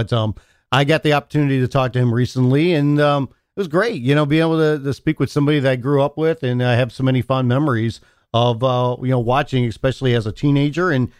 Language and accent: English; Florida, United States; because growing up in Florida, I remember 6:05 Saturday nights, like so many people, appointment television on the Superstation WTBS.